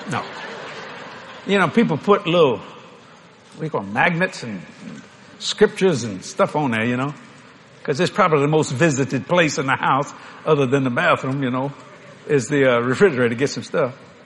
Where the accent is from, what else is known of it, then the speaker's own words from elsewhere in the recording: Louisiana, United States; I said, well, I'm a Cajun. I don't really know what we are. I was born in South Louisiana and just bring home the baby.